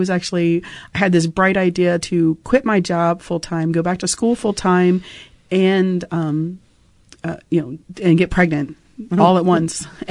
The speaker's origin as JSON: {"language": "English", "region": "Maryland", "country": "United States", "tie": "born or raised there", "said": "I mean, I was raised Southern Baptist in Maryland, and that religion, it's you know, very fulfilling, and I appreciate that for them, but it wasn't for me."}